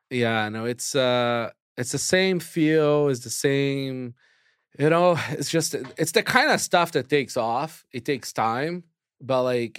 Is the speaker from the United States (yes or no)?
no; Brazil; He's got like a little bit of the same abrasive sense of humor that I have because we're both from Brazil.